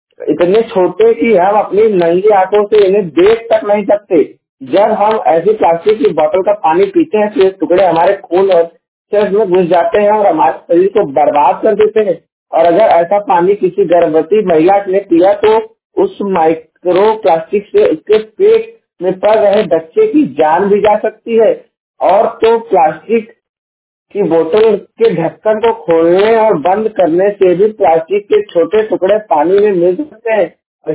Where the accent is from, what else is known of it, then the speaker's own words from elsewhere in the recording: Jaunpur, Uttar Pradesh, India; और मैं उत्तर प्रदेश के जौनपुर जिले का निवासी हूँ।